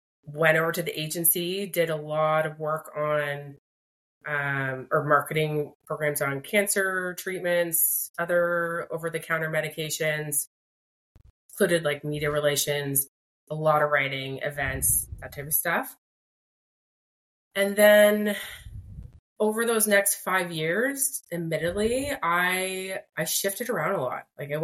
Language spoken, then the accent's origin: English; London, Ontario, Canada; it was back in my hometown in London, Ontario.